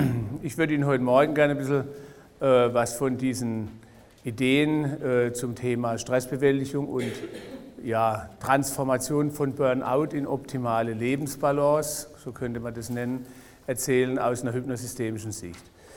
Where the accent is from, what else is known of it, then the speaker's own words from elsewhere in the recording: Heidelberg, Baden-Württemberg, Germany; ich komme aus Heidelberg.